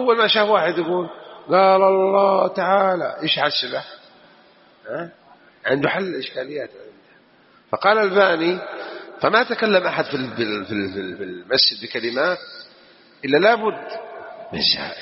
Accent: Jeddah, Makkah Province, Saudi Arabia; باللغة الحجازية عندنا في جدة هنا أو المكاوية

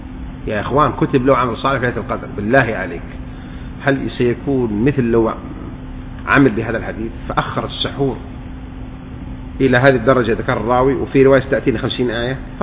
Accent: Saudi Arabia; الحمد لله نعم كثرت في بلدنا الخليج خاصة السعودية المملكة العربية السعودية

